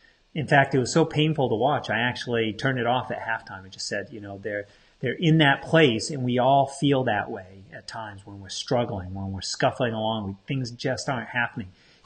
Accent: Maine, United States; So I'm from Maine, grew up being a big Celtics fan.

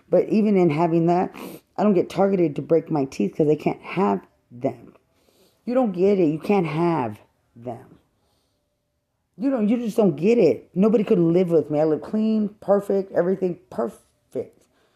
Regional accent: Lubbock, Texas, United States; I'm just from Lubbock. There's nothing. I lived in a normal home, cotton fields, normal home, watermelons in the cotton fields

